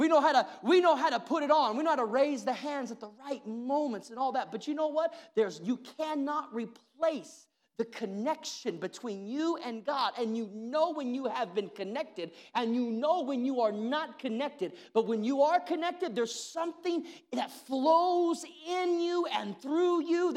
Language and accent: English; Missouri, United States; I'm from Missouri. The show me state.